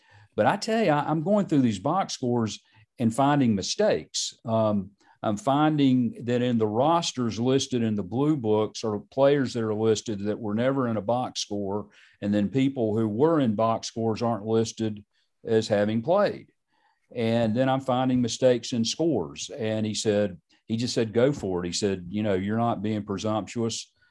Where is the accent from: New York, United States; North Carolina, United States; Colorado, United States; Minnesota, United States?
North Carolina, United States; Charlotte; And we were at the North South Doubleheader in Charlotte. I grew up in Charlotte.